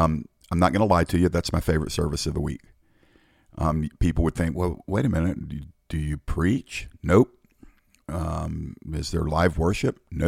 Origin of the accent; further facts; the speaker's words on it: United States; And I thank God that I'm American. By the way, don't think I'm non-patriotic. I thank God I'm an American.